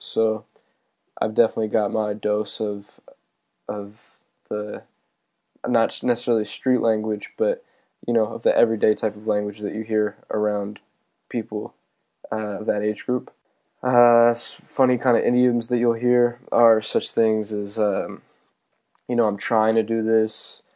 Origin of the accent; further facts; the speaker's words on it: Seattle, Washington, United States; So I was born in Seattle, Washington. I've lived there my whole life, and I was raised in the neighborhood of Fremont, which is about 5 to 10 minutes north of the downtown area.